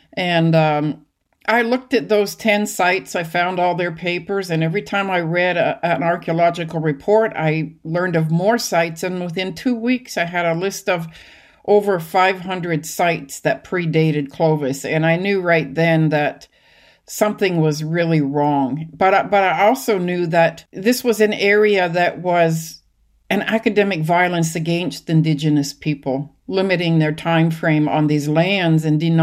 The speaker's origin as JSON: {"language": "English", "town": "Lillooet", "region": "British Columbia", "country": "Canada", "tie": "born or raised there", "also_born_or_lived": "Whitehorse / Vancouver / Rossland / Ashcroft", "said": "We lived in Vancouver, actually, for a few years, until I was five, and then Rossland, Ashcroft. And I consider Lillooet, British Columbia, my hometown. It's along the Fraser River, sort of in northern central BC."}